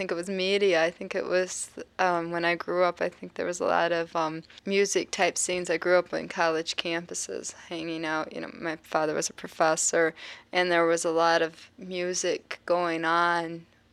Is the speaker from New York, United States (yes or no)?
no; Johnstown, Pennsylvania, United States; I'm from Johnstown, Pennsylvania, a suburb of Pittsburgh.